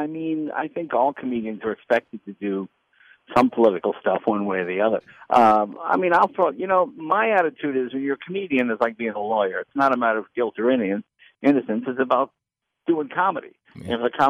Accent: Boston, Massachusetts, United States; and I'm from Boston, but sorry, it's a funny joke.

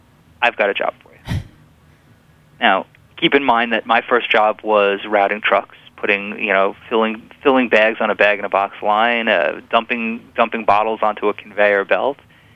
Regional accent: New York, United States; No, I grew up on Long Island.

